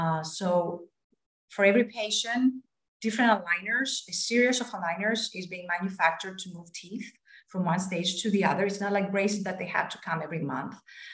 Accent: Katerini, Central Macedonia, Greece; English is a second language; moved away as an adult; now in United States; So I was born and raised in Greece. My hometown, Katerinis, the small star here, close to Mount Olympus.

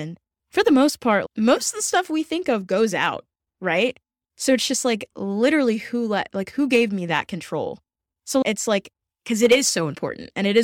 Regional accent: the South, United States; I'm from the South. Southern hospitality is very real. I wasn't used to it.

